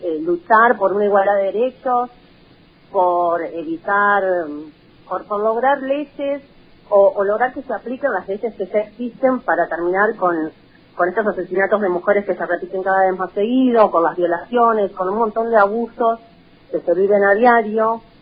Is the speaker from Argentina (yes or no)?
yes; Rojas, Buenos Aires Province, Argentina; Una forma de rememorar la ternura y las cosas lindas que viví en mi infancia en Rojas, ¿no?